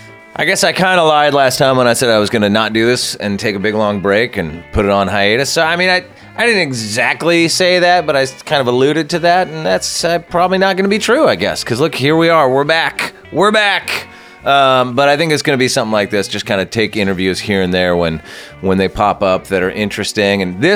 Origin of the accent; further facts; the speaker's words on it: Santa Barbara, California, United States; At the Soho up in beautiful Santa Barbara, my hometown.